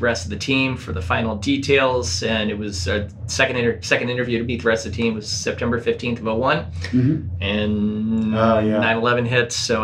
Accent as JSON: {"language": "English", "town": "Cincinnati", "region": "Ohio", "country": "United States", "moved": "as an adult", "said": "I'm from Cincinnati, Ohio. So I'm a transplant. I've been here since January of 2002."}